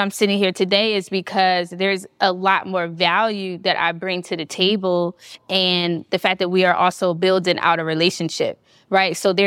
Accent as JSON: {"language": "English", "town": "Philadelphia", "region": "Pennsylvania", "country": "United States", "lives_now": "Miami, United States", "said": "I currently live in Miami, Florida, but I am from Philadelphia."}